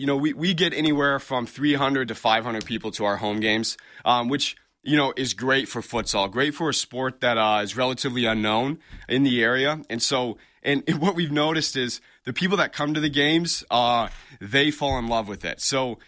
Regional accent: Lansing, Michigan, United States; So I'm 24 years old. I've actually lived in Lansing my whole life.

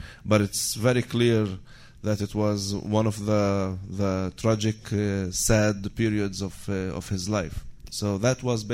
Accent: Tira, Central District, Israel; I grew up in Tira and I was sent to a Jewish boarding school.

